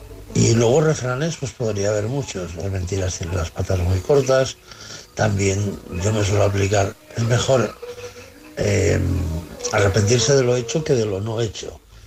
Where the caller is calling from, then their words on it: Bilbao, Basque Country, Spain; de Bilbao.